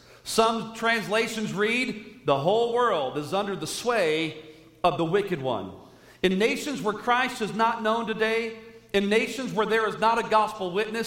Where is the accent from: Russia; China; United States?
United States; I'll tell you this, as an American, I'll say this